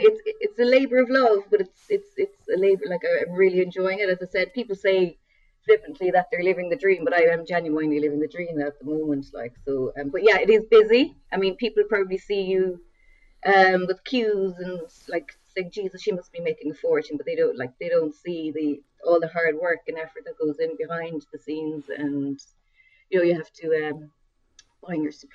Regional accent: Munster, Ireland; growing up in West Cork as well, it's synonymous with like quality produce and homemade and artisan products.

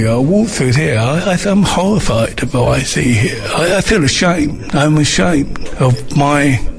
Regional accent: Dartmouth, South West England, United Kingdom; I come from Dartmouth.

